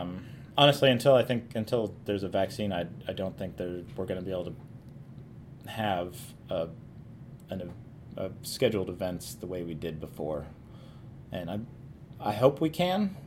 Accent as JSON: {"language": "English", "town": "Iowa City", "region": "Iowa", "country": "United States", "tie": "born or raised there", "said": "I grew up there in Iowa City, and then I went to college in northern New York, 7 hours from New York City."}